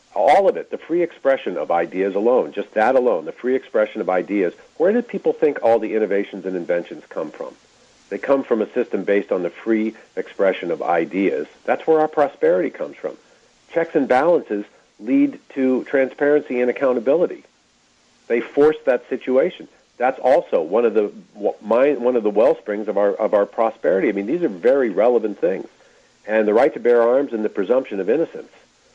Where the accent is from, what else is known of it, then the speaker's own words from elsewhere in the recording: Washington, District of Columbia, United States; I grew up in Washington, D.C. My father was a lawyer.